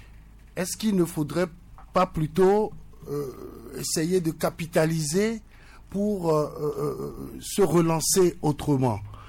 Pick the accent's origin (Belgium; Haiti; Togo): Togo; Je suis Togolais.